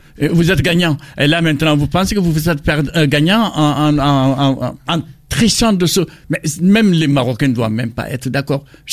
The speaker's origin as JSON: {"language": "French", "country": "Senegal"}